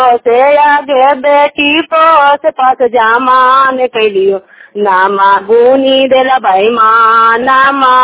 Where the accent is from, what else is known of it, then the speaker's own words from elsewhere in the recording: Fazilapur, Bihar, India; गांव फजीलापुर, प्रखंड नगर नौसा के निवासी हूँ।